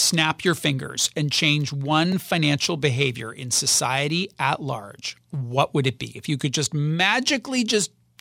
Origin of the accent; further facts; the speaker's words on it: Canada; As a Canadian